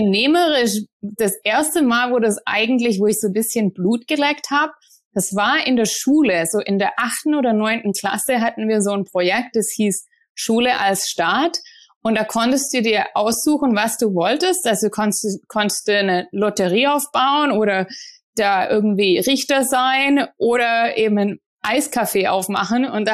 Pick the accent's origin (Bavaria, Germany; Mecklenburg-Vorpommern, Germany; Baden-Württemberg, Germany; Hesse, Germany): Baden-Württemberg, Germany; Ostfildern; Ja, ich komme aus Ostfildern in der Nähe von Stuttgart und da bin ich aufgewachsen und habe dann dort auch in Tübingen studiert.